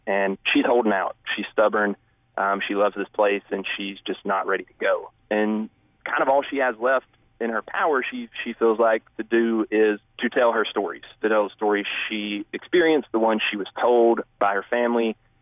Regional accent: Arley, Alabama, United States; You know, growing up for me, it was really a place outside its time in a lot of ways.

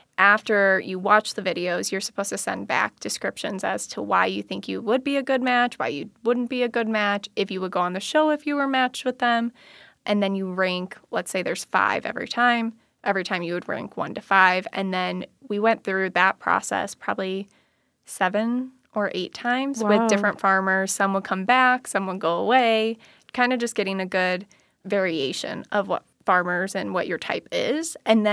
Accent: Madison, Wisconsin, United States; So I'm from Madison, Wisconsin. That's where I was raised, and I moved back there after graduating college.

